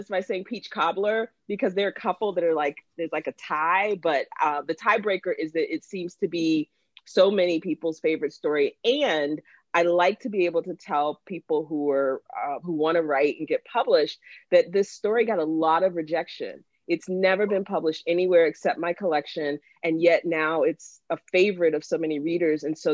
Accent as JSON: {"language": "English", "town": "Jacksonville", "region": "Florida", "country": "United States", "said": "And I'm from Florida. We didn't have any interest in moving back to Jacksonville."}